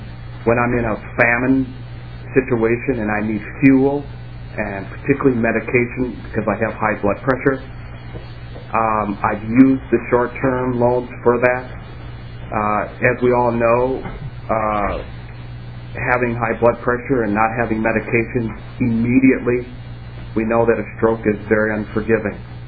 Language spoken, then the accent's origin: English; Mendota Heights, Minnesota, United States; I'm from Mendota Heights, Minnesota. I'm born and raised in Minnesota and thankful for that.